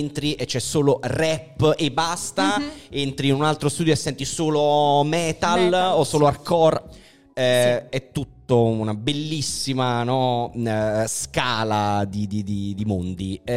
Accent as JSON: {"language": "Italian", "town": "Naples", "region": "Campania", "country": "Italy", "moved": "yes", "said": "almeno parlo per me che sono napoletano"}